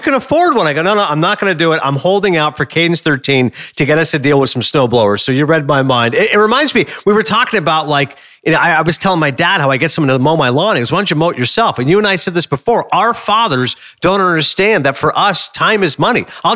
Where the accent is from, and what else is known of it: Canada